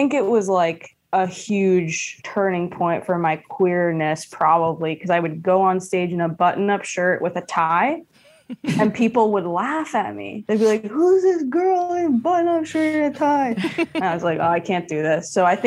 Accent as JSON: {"language": "English", "region": "New York", "country": "United States", "tie": "born or raised there", "said": "I grew up in Hell's Kitchen till I was 8 and then moved out to Queens."}